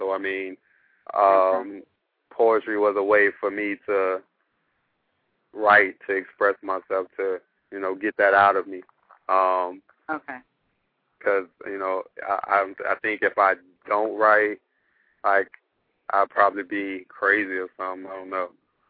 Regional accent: Atlanta, Georgia, United States; I mean, even just like growing up in Atlanta

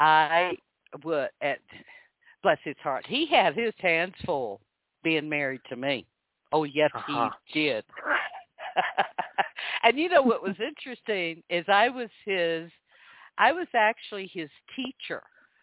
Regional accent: Hawaii, United States; accent: southern drawl; because I'm originally from Hawaii, even though I have a southern drawl

